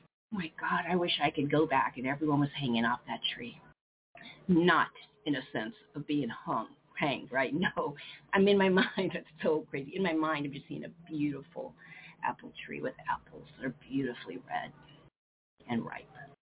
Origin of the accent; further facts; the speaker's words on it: Midwest, United States; We're from the Midwest.